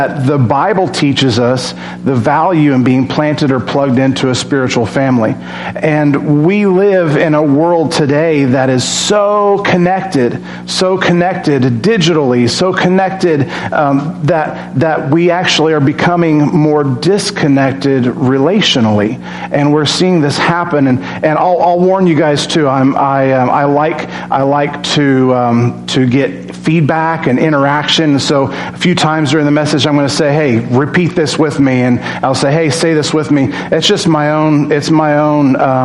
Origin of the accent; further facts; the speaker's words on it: Lovington, New Mexico, United States; We're from Lovington. I share that with you in confidence. As long as you don't spread rumors about me and tell everyone that I'm from Lovington, it's okay.